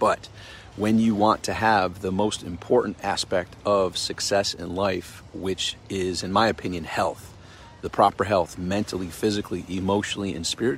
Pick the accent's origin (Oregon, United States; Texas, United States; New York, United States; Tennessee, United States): New York, United States; Rochester; because I'm from Rochester, New York, and I know that feeling when you open the door and there's that snow